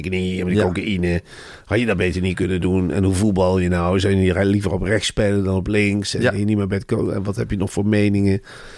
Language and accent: Dutch; Arnhem, Gelderland, Netherlands; Daar hebben wij als Arnhemmers nooit gewild.